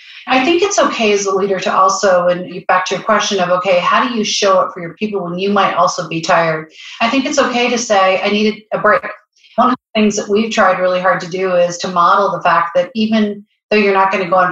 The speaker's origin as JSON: {"language": "English", "region": "Pacific Northwest", "country": "United States", "tie": "born or raised there", "lives_now": "New Jersey, United States", "said": "I grew up in the Northwest and my heart still lives in the Northwest, despite the fact that I'm physically in New Jersey"}